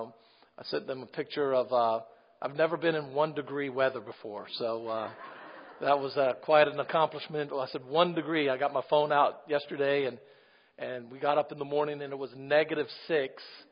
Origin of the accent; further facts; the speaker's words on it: Gainesville, Florida, United States; I am from Gainesville, Florida. So Minneota to Gainesville is a long way away.